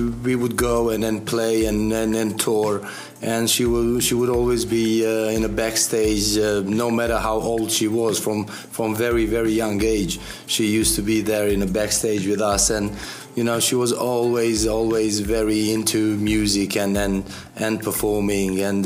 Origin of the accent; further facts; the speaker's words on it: Kosovo; I grew up in Yugoslavia. When Kosovo was part of Yugoslavia, and it was a completely different setup at that time